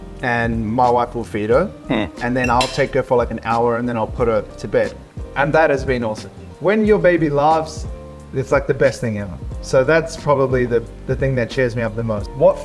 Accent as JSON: {"language": "English", "country": "New Zealand", "moved": "yes", "lives_now": "Sydney, Australia", "said": "I'm still a Kiwi."}